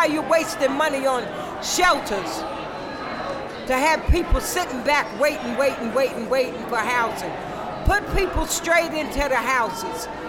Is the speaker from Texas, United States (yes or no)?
no; Bronx, New York, United States; Well, I'm from Bronx, New York.